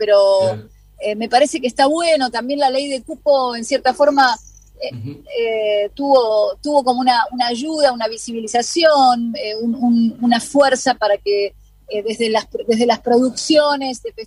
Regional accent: Argentina; yo, como música argentina, cantante, intérprete

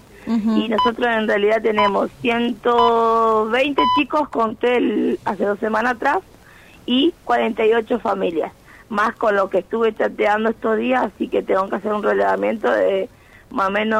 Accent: Formosa, Argentina; Yo soy de Formosa, pero en Formosa nunca vivimos lo que es el trueque, siempre era el vender algo.

